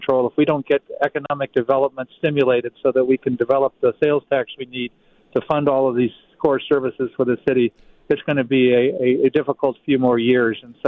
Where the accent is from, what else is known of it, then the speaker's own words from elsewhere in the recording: Tucson, Arizona, United States; Well, I was born and raised in Tucson. My parents came here from a career in radio management.